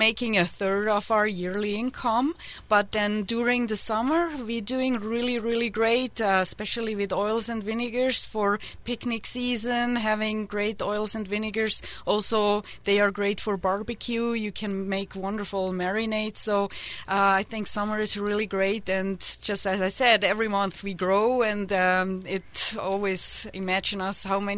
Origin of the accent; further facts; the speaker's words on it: Switzerland; English is a second language; now in United States; Yeah, well, I'm from Switzerland. It's really, really a small country, and you can reach any destination in 20 minutes.